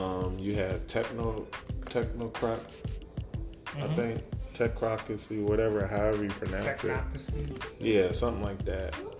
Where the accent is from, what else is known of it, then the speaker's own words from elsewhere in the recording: United States; it's very frustrating as an American, especially as a veteran.